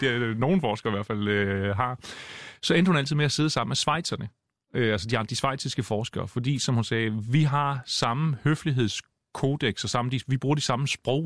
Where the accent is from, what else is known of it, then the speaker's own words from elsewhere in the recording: Hårby, Region of Southern Denmark, Denmark; also born or lived in Los Angeles, United States; jeg er søn af en amerikansk far og en dansk mor. Da jeg var 6 år gammel, flyttede vi fra Los Angeles til Hårby på Fyn.